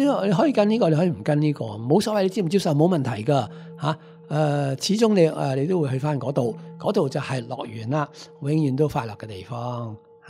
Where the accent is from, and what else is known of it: Hong Kong